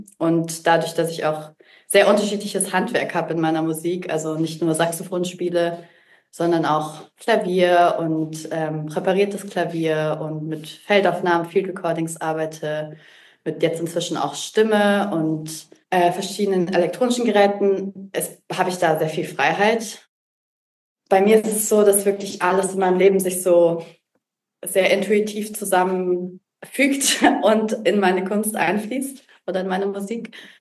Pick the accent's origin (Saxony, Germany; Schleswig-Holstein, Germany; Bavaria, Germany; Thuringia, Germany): Bavaria, Germany; Munich; moved away as an adult; also born or lived in Lucerne; now in Bern, Switzerland; ich komme aus Deutschland ursprünglich, aus München und lebe jetzt seit einigen Jahren in der Schweiz. Erst in Luzern, wo ich noch Jazzstudium und freie Improvisation gemacht habe. Und jetzt bin ich seit eineinhalb Jahren in Bern